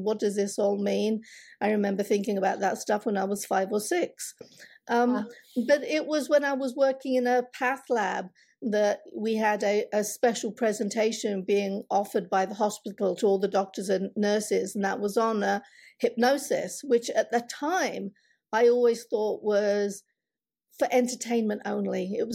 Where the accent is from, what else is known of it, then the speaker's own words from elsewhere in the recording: England, United Kingdom; also born or lived in India; I was born in India, brought up in England.